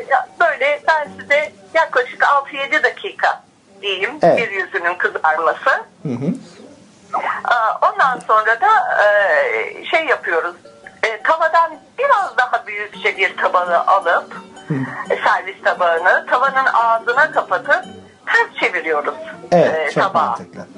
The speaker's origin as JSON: {"language": "Turkish", "region": "Giresun", "country": "Turkey", "said": "Ben de Karadenizliyim. Giresunluyum."}